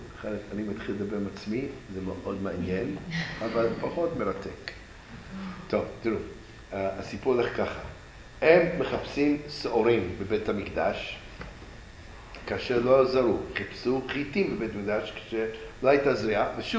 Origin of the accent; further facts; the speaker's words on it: United States; יש אתוס אמריקאי, גדלתי שם, מה אני אעשה?